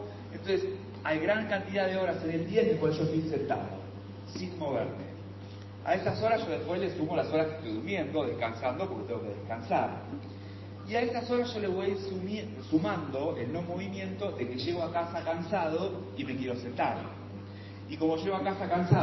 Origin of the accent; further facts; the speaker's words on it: Mar del Plata, Buenos Aires Province, Argentina; yo soy de Mar del Plata